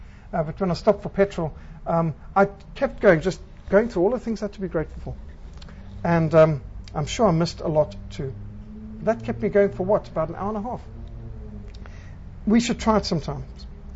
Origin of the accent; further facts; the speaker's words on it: Cape Town, Western Cape, South Africa; born there; I was born in Cape Town because my parents' pockets were picked in Cape Town Harbour of wallets, checkbook, cash, and passports.